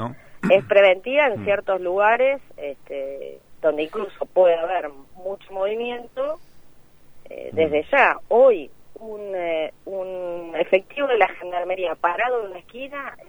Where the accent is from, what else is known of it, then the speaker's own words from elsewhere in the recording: La Plata, Buenos Aires Province, Argentina; en mi caso, que siendo platense, tomé la decisión de que puedan actuar las fuerzas acá.